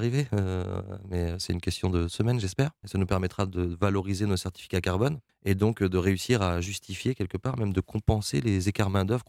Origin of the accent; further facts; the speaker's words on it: Normandy, France; Je veux dire, je suis français, mais je suis aussi normand.